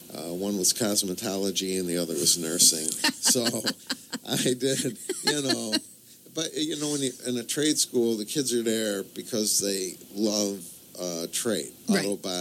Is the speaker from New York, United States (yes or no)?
yes; New York, United States; where I grew up in Fulton and Montgomery counties